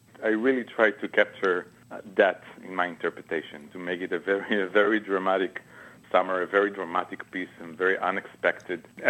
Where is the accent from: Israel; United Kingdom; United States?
Israel; Beersheba, Southern District; I was maybe 4 or 5, and growing up in Beersheba, pretty much maybe like Oklahoma, it doesn't rain really in the summer.